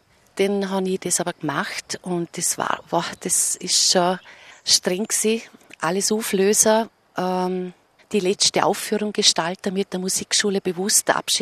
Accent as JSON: {"language": "German", "region": "Thuringia", "country": "Germany", "said": "ich komme ja aus dem Dorf in Thüringen und bei uns hat es damals eigentlich nicht so Tanzangebote gegeben"}